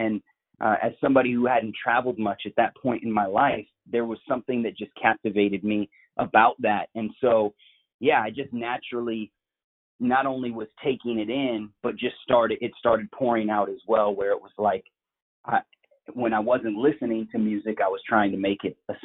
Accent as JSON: {"language": "English", "town": "Portland", "region": "Oregon", "country": "United States", "tie": "born there", "said": "I was born in Portland, Oregon, so in the West Coast, was raised in a non-Christian home"}